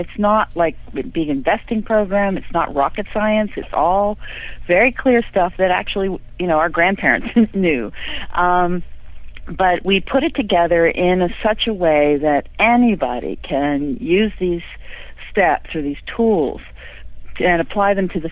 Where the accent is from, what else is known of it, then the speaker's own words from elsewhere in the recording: Long Island, New York, United States; also born or lived in Seattle; moved here 4 years ago. I lived in Seattle for a long time, and I lived in many western states, and I grew up on Long Island.